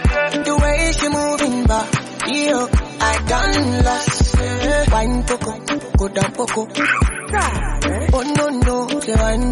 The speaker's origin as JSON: {"language": "English", "country": "Nigeria", "said": "I know you come from UK. Me, I come from Nigeria."}